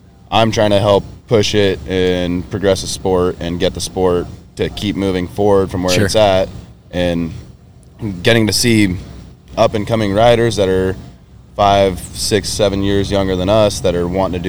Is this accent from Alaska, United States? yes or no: yes; Kenai, Alaska, United States; Yeah, I'm over from Kenai, Alaska, which is like 2 hours south of Anchorage.